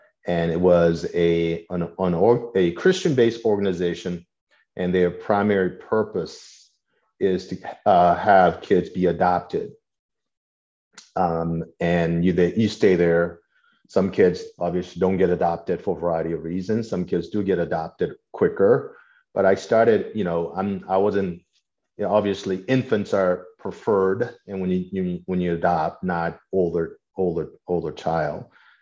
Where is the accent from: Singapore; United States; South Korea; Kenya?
South Korea; I was born and raised in South Korea. My father is African American and my mother is Korean.